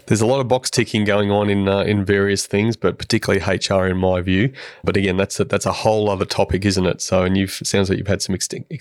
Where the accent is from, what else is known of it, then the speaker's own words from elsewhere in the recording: Queensland, Australia; you're up in Queensland, my home state, next week.